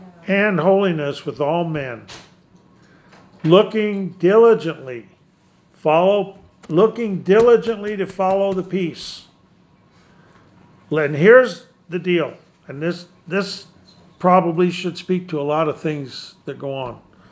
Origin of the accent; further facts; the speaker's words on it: Rifle, Colorado, United States; when they asked me to come be a guest speaker in my hometown Rifle at the airport.